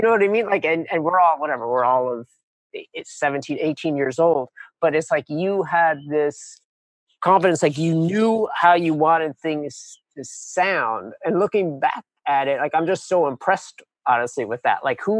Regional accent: New York City, New York, United States; growing up in New York City

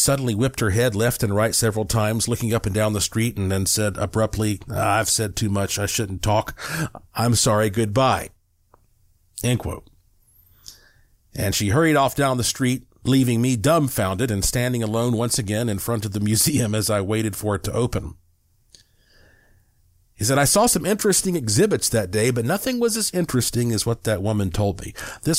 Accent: New Mexico, United States; born there; this was my very first time to visit Roswell, even though I was born in New Mexico.

